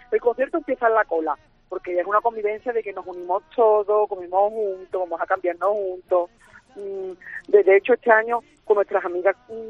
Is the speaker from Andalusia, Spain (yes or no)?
yes; Seville, Andalusia, Spain; Yo soy de Sevilla, sí, soy de aquí, de Sevilla capital.